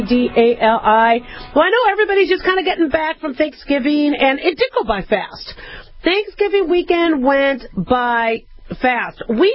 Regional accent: California, United States; also born or lived in Nevada / Arizona; growing up in SoCal and Vegas and Phoenix, you don't really do a lot of snow driving.

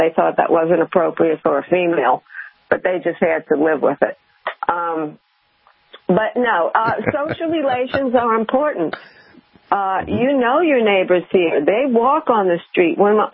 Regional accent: New Orleans, Louisiana, United States; Of course, I come from New Orleans, and there the culture is still really nice.

